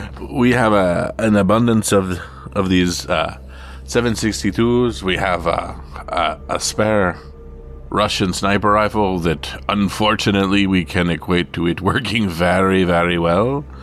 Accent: Canada; I'm Canadian, so I can do this.

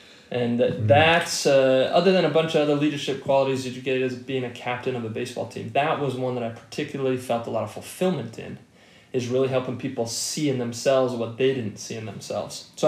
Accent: Lakewood, Colorado, United States; Little bit southwest of Denver. So it was Lakewood.

